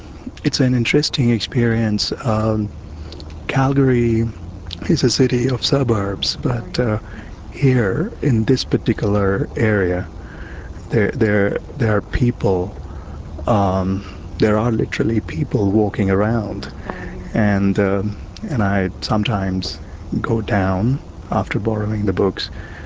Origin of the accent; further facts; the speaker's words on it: India; when I was growing up in India, those were the conditions. I grew up with many languages in the background.